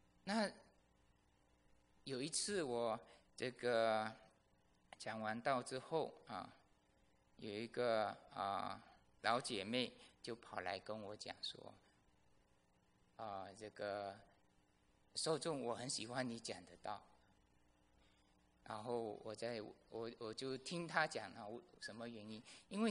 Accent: Malaysia; first language Fuzhou dialect; Chinese is a second language; 我是马来西亚来的，马来西亚我是从小在家讲福州话，小学的时候学中文，中学的时候学马来文，大学的时候用英文

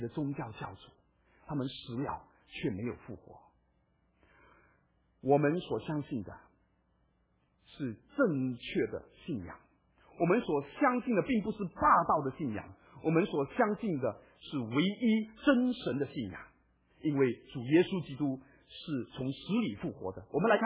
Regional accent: Malaysia; 我在马来西亚长大

